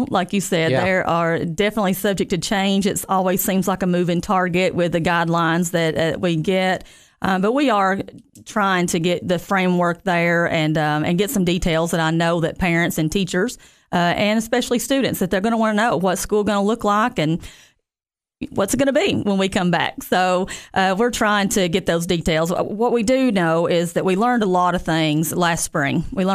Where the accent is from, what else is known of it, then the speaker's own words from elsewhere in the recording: United States; So I'm graduated from Jackson County High School and born and raised in Jackson County. Moved away for a while and came back.